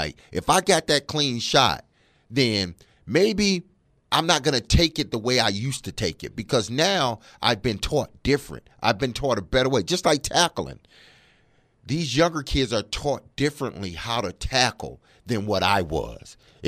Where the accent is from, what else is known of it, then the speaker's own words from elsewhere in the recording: Detroit, Michigan, United States; Like, I grew up around it in Detroit